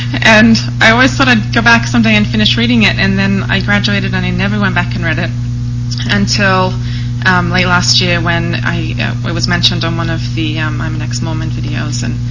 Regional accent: Australia; now in Utah, United States; I live here in Utah. I'm originally from Australia, so my accent's a little different.

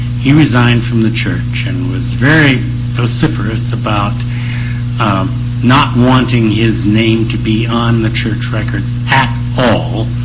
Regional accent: Oregon, United States; my home state of Oregon, which was where Sue and a number of us are from

